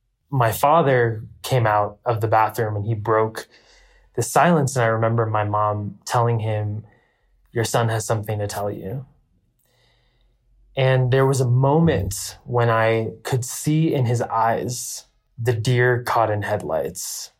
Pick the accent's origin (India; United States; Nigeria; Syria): India; The first is me being Indian. The Indian culture is a culture full of taboos.